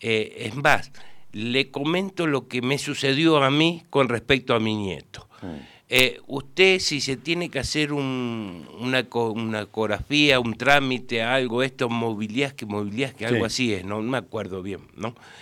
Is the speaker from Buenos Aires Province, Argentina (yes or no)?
no; Neuquén, Argentina; somos de Neuquén